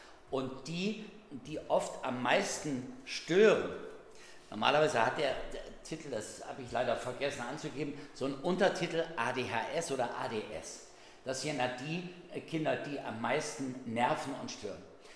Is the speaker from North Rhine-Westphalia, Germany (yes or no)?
no; Hesse, Germany; wir sind übrigens keine Wessis, ne? Wir sind Nordis. Ja, wir kommen aus Nordhessen, ne? Aus der Nähe von Kassel.